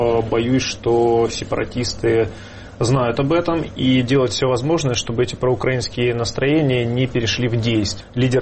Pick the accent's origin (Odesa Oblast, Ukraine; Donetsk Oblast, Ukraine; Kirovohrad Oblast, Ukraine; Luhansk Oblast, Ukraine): Luhansk Oblast, Ukraine; Luhansk; moved away; Могу сказать по себе, я человек из Луганска, переехал в 2014 году